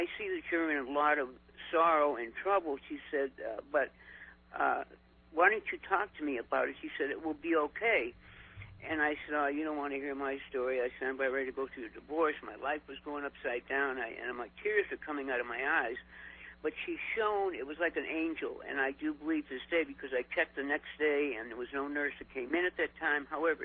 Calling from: Winchester, Virginia, United States; Hi, George. … I'm calling you from Winchester, Virginia.

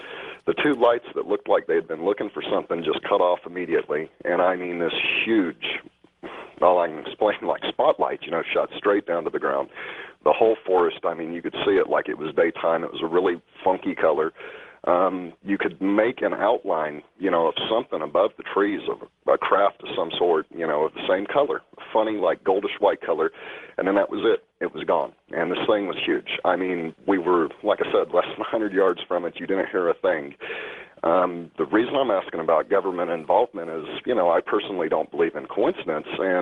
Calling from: Florida, United States

